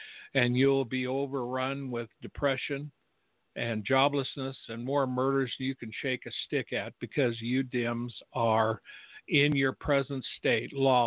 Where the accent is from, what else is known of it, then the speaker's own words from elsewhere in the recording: United States; But I am an American, and I am a watchman.